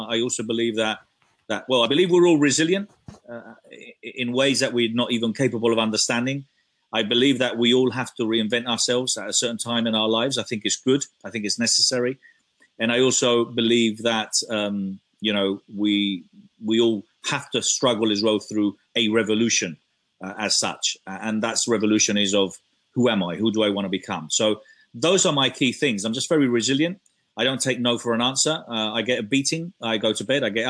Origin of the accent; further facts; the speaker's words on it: Spain; moved away as an adult; now in London, United Kingdom; I was born in London. My parents are Spanish, but I was brought up in Spain. I've lived there all my life. I've been in London only, well, back for 9 years.